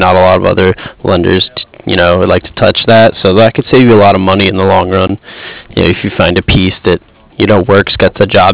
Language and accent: English; Newark, New Jersey, United States; Well, my dad lives on 215th Street up in Manhattan, and I grew up in New Jersey, right by Newark.